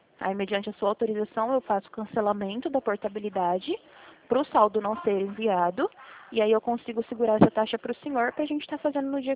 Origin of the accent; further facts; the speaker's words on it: Presidente Prudente, São Paulo, Brazil; Eu sou de Presidente Prudente, São Paulo.